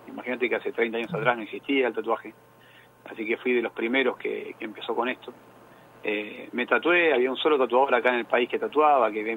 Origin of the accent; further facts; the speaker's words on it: Buenos Aires, Argentina; Bueno, yo soy originario acá de Buenos Aires, estoy actualmente resido acá en la ciudad de Buenos Aires.